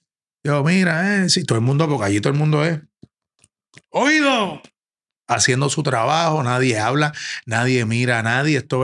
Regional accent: Puerto Rico; also born or lived in New York; yo soy de Puerto Rico, yo estoy estudiando en Nueva York

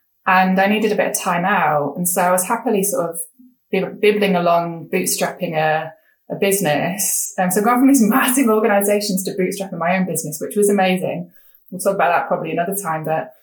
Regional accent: England, United Kingdom; I'm a woman, I'm not Korean, I'm English

